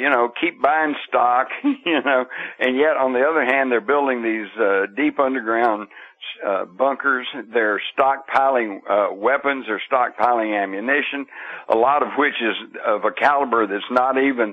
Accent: Texas, United States; And I grew up here in Texas, you know, everybody had a gun.

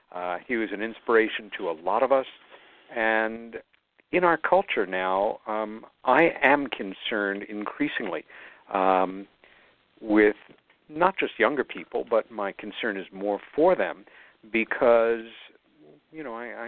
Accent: New York City, New York, United States; back in my hometown of New York City, usually once a month unless I'm on the road.

